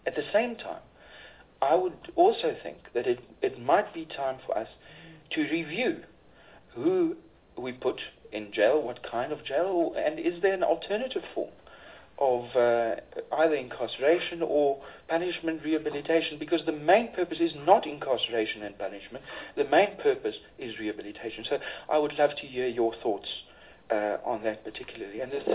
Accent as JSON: {"language": "English", "region": "Free State", "country": "South Africa", "said": "I come from the Free State, Vredederi, which Mr. Abrams by now knows quite a lot about."}